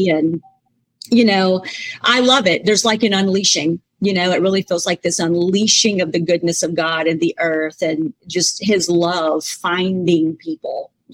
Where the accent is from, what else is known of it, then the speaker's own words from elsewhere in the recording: Mississippi, United States; because I'm from Mississippi and there's a federal penitentiary there.